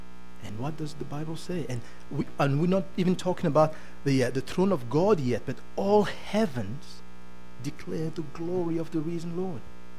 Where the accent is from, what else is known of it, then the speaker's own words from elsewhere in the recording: Canada; But now, I can say I'm Canadian, but that's just for my passport.